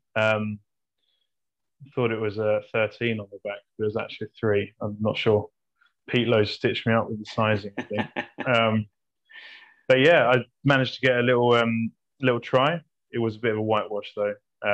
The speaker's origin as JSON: {"language": "English", "region": "East of England", "country": "United Kingdom", "tie": "born or raised there", "said": "I think growing up in Essex, you have to try football."}